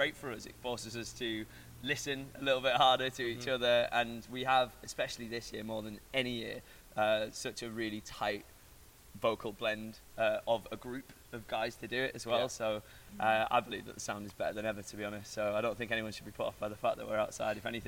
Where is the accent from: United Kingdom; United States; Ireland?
United Kingdom; England; The majority of us are English, with the exception of our wonderful Scot over here.